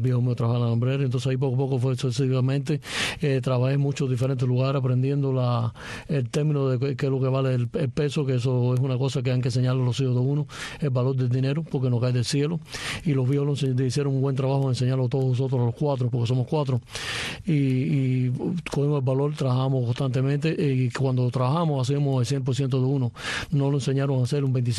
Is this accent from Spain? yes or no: no; Matanzas, Cuba; born there; Nací en Matanzas, Cuba, en 1961.